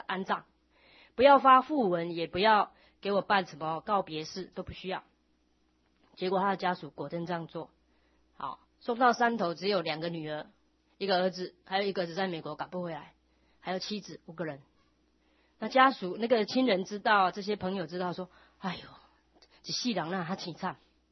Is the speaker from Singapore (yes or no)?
no; China; 尤其我们中国人又是啊这个好真理之邦啊，对于这个葬礼更是啊主张厚葬